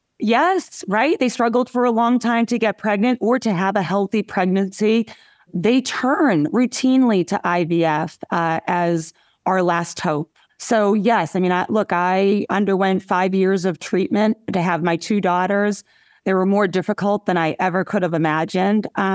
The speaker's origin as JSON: {"language": "English", "town": "Lowell", "region": "Massachusetts", "country": "United States", "tie": "born or raised there", "said": "I grew up in Lowell, and working class family. My grandparents came here from Brazil and Portugal. My dad was a union iron worker."}